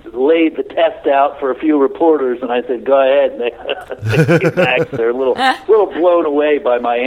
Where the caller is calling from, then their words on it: Ocala, Florida, United States; I'm calling you from sunny Ocala, Florida at the moment.